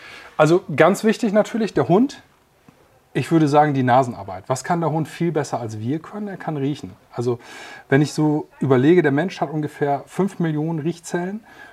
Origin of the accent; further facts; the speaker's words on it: Lower Saxony, Germany; ich komme gebürtig aus Niedersachsen, bin dort mit Hunden aufgewachsen